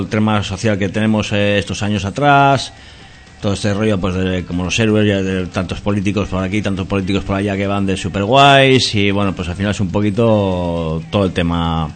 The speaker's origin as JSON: {"language": "Spanish", "region": "Basque Country", "country": "Spain", "said": "yo soy de pueblo, yo vengo debajo de Gorbea"}